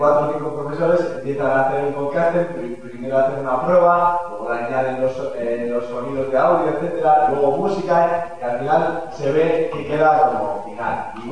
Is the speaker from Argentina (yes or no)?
no; Basque Country, Spain; Porque ya que venimos de Euskal Herria y a veces el lenguaje es problema y a veces es desconocimiento, ¿no?